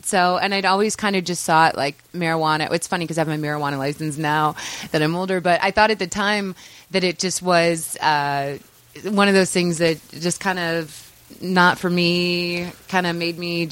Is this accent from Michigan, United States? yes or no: no; St. Louis, Missouri, United States; In St. Louis, Missouri. So middle of the country.